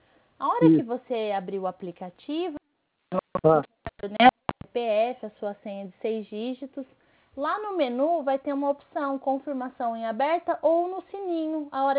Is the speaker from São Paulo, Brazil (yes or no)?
yes; Birigui, São Paulo, Brazil; mas eu sou de Birigui.